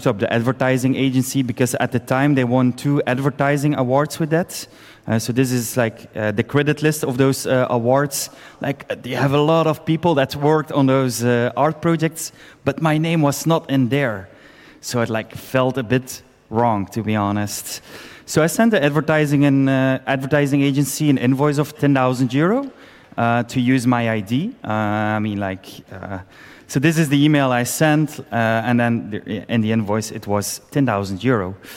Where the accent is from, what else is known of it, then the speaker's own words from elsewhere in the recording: Belgium; I'm from Belgium.